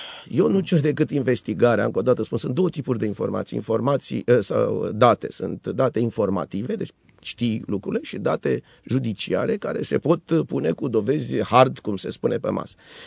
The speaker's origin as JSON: {"language": "Romanian", "country": "Romania", "said": "Eu sunt român, sunt un om cinstit, nu sunt un om corupt"}